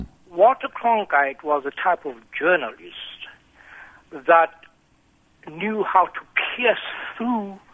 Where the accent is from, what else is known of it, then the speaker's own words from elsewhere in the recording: South Africa; I'm originally from South Africa.